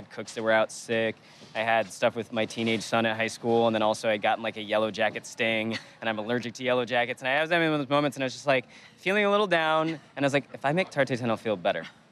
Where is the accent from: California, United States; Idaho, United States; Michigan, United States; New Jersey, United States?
Michigan, United States; And I've had a lot of apples. I grew up in Michigan.